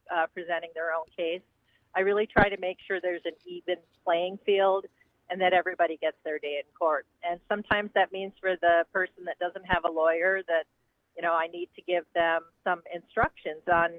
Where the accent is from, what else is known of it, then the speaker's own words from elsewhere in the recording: Chippewa Falls, Wisconsin, United States; I grew up in Chippewa Falls, so that's kind of where I got my values and what made me the person I am today.